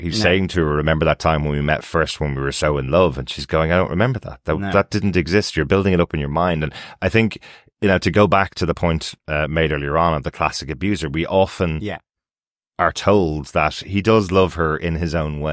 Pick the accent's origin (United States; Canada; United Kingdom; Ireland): Ireland; accent: Irish; especially if you can't understand my Irish accent occasionally